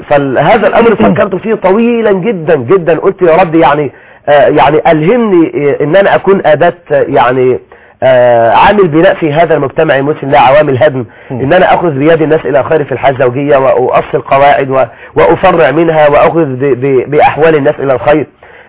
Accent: Egypt; ومن الدعاة عندنا في مصر،

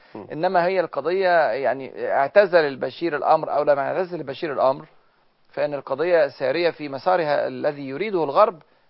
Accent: Egypt; احنا مصريين

